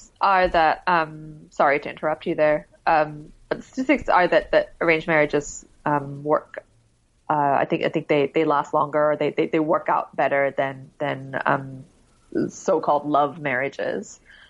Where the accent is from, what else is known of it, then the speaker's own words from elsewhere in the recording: Singapore; I think when I was growing up in Singapore, because we moved internationally so much and then we would come back here, I just didn't really feel like I belonged very much.